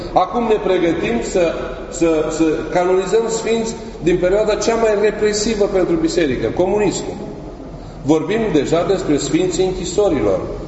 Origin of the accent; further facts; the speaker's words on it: Romania; Adică noi, prin forța lucrurilor, am avut foarte mult de suferit în istorie, ca români. Și am răbdat și am suferit.